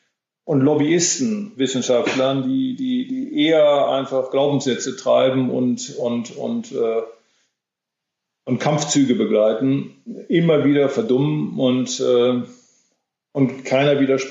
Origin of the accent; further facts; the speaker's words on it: Switzerland; Bei uns in der Schweiz wird gewählt bald.